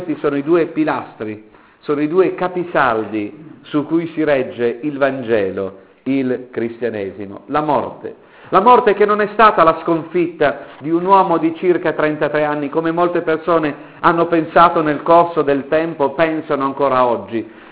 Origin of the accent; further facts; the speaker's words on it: Piedmont, Italy; Da buon piemontese so quello che sto per dirvi adesso.